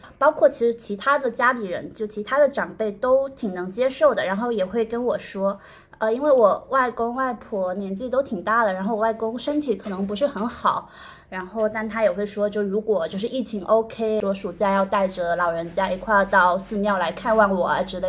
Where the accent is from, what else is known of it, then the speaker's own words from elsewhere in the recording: Fujian, China; 我是闽南人嘛，然后闽南人他本身就是一个民间信仰比较浓厚的这样一个地方，我本身是在一个小渔村长大的，小渔村他就是比普通的福建平均水平的那种宗教信仰民间信仰的程度还要再更重一分。